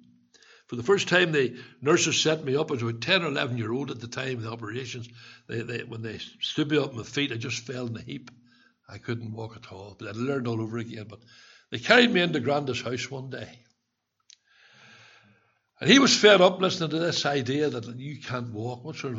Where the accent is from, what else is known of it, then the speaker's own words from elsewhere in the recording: Belfast, Northern Ireland, United Kingdom; I was born in Tigers Bay.